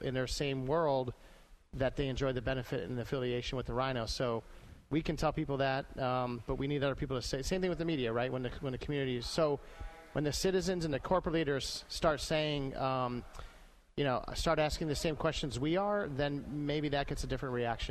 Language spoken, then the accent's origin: English; Rochester, New York, United States; I was very proud that we were both from this city